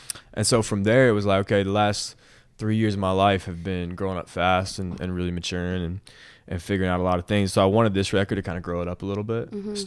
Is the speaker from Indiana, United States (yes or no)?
no; Nashville, Tennessee, United States; we played in Nashville, which is my hometown.